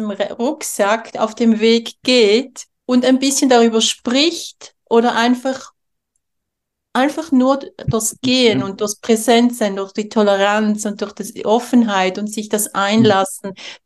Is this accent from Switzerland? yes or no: yes; Switzerland; mich zu zeigen als Schweizerin, ich komme daher aus diesem Land und ich bin nicht stinkreich, wie alle glauben.